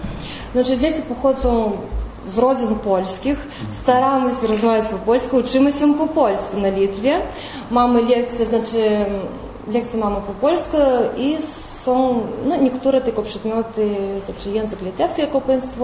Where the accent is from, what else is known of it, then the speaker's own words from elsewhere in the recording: Rudomino, Vilnius County, Lithuania; Jesteśmy z Litwy, z gimnazjum imienia Ferdynanda Ruszczyca w Rudominie.